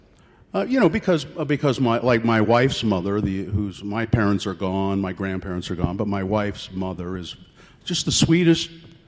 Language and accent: English; Ogden, Utah, United States; I grew up in Ogden, and my lineage, very strong Mormons.